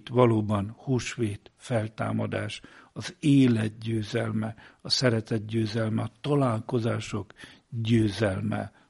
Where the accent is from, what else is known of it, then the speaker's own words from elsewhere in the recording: Geszteréd, Szabolcs-Szatmár-Bereg, Hungary; Gyermek és ifjúkoromban, a szülőfalumban, Geszteréden